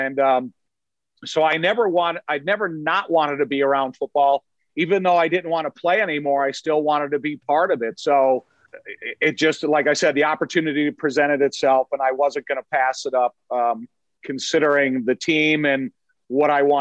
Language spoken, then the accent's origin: English; Joliet, Illinois, United States; I grew up in Joliet my whole life. I've been a Bears fan my whole life since 1961.